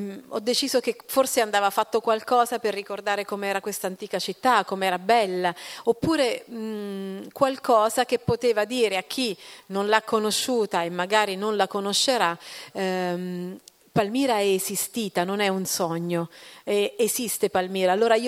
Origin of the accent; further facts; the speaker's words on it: South, Italy; born there; now in Rome, Italy; perché io vivo a Roma, ok, però comunque sono nata al sud